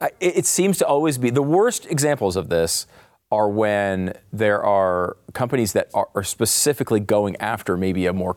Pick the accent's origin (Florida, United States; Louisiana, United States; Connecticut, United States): Connecticut, United States; I'm from Connecticut. You know, Cracker Barrel was not part of my everyday.